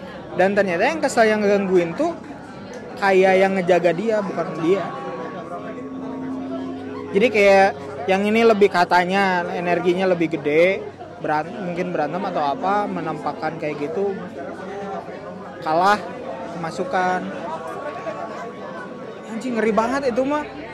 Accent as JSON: {"language": "Indonesian", "town": "Tanjungsari", "region": "West Java", "country": "Indonesia", "tie": "born or raised there", "said": "di kampung saya itu dulu Tanjung Sari ya"}